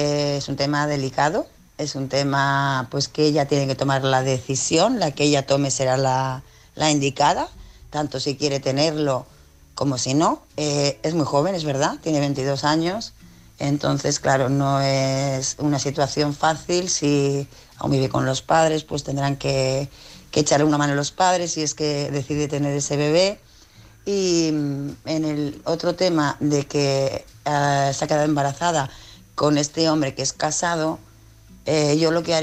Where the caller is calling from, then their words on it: Tarragona, Catalonia, Spain; de Tarragona.